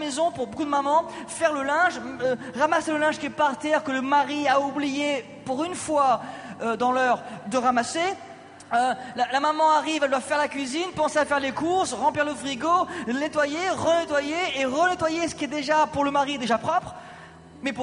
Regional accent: France; parce que je suis un Français

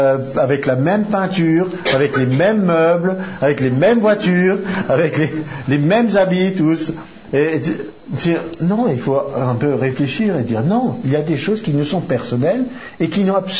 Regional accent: France; J'ai dit, j'ai pas besoin de tellement de place. Je suis un Français moyen.

